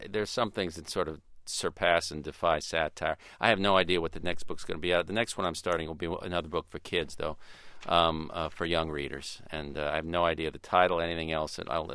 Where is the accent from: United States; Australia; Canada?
United States; Fort Lauderdale, Florida; Well, I'm also from Fort Lauderdale, and I also spent a lot of time in the Keys, and I still have a place in Isla Mirada.